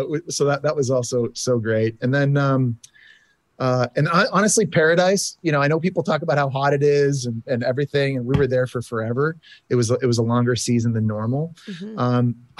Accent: Canada; Maybe it's because I'm Canadian. I don't mind cold weather.

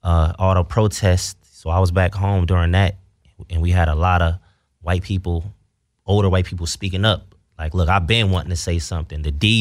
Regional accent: Ohio, United States; And I'm from Ohio where it's segregated, where like a black kid in a white neighborhood, you know what I mean?

